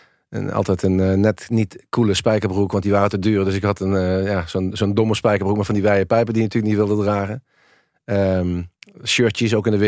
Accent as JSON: {"language": "Dutch", "town": "Helmond", "region": "North Brabant", "country": "Netherlands", "tie": "born or raised there", "said": "ik kom uit een eenvoudig arbeidersgezin uit Helmond, uit de Volkswijk. Ik ben met mijn zusje opgegroeid."}